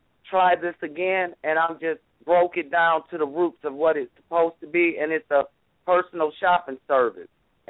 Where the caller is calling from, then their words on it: Michigan, United States; I'm calling from Michigan.